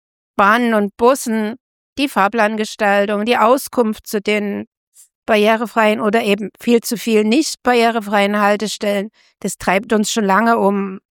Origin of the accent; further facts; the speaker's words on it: Dresden, Saxony, Germany; born there; gebürtige Dresdnerin